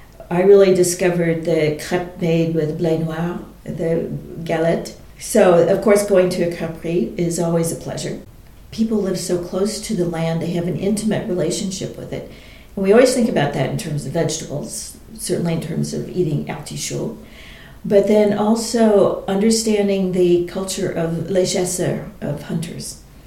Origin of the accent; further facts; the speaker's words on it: Indiana, United States; But I grew up in the American Midwest. I was born in northern Indiana, where the land is absolutely flat.